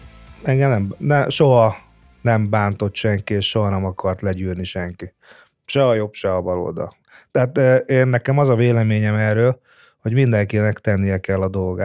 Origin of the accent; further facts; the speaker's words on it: Hungary; mi magyarok vagyunk, tehát el lehet innen menekülni, meg el lehet futni, de akkor is magyar lesz-e.